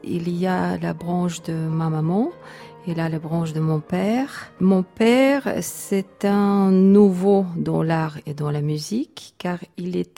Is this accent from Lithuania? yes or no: yes; Vilnius, Vilnius County, Lithuania; also born or lived in Kaunas; Je suis née à Kaunas, mais ma famille a déménagé à Vilnius.